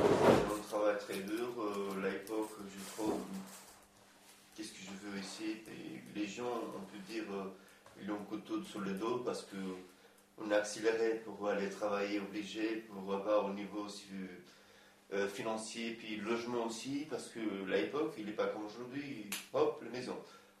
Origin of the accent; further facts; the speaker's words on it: Romania; French is a second language; C'est, franchement, la époque chez nous, en Roumanie, il a pris les gens sur la route, forcé.